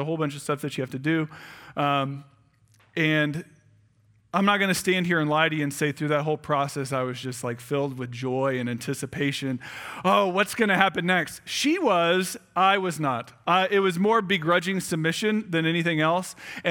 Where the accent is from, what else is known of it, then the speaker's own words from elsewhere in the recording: San Antonio, Texas, United States; I grew up in San Antonio. I went to San Antonio Christian School. I grew up going to Wayside Chapel.